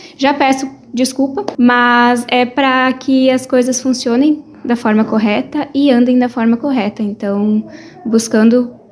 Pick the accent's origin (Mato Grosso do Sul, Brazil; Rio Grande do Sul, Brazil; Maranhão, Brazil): Rio Grande do Sul, Brazil; Eu, por exemplo, sou gaúcha, tenho uma identidade no Rio Grande do Sul e tenho uma identidade aqui